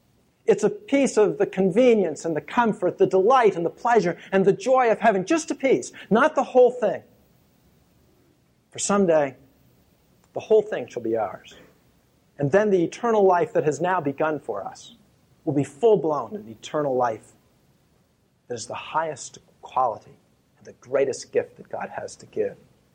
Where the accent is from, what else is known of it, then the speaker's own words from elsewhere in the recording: United States; the comforts and the conveniences that I, as an American, have routinely enjoyed for all of my life